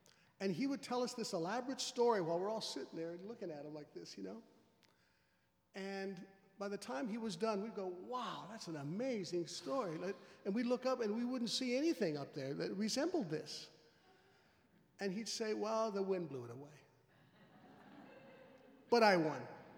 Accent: Colton, California, United States; Mexican-American, with all the cultural parts to that and all the problems that come along with that. Growing up in Southern California in a very segregated society

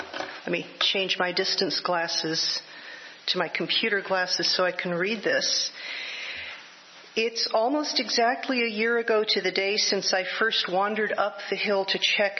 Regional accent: Livermore, California, United States; I grew up in Livermore. My mother hauled me off to the Unitarian Fellowship there every Sunday

